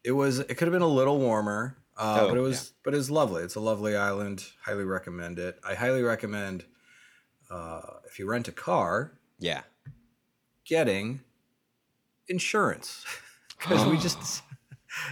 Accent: California, United States; You know, I grew up in California and I learned.

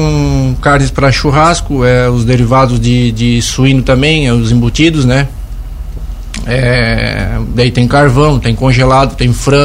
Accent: Urussanga, Santa Catarina, Brazil; now in Lauro Müller, Brazil; Então, eu sou natural de Uruçanga, né? E a gente veio há um ano morar em Lauro Miller e estamos morando aqui.

